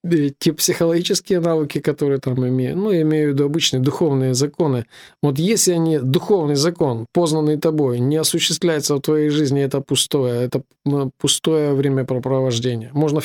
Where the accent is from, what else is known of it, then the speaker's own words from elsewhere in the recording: Sloviansk, Donetsk Oblast, Ukraine; мне 46 лет. Вот я родился в Славянске, вот, и учился, и рос здесь же.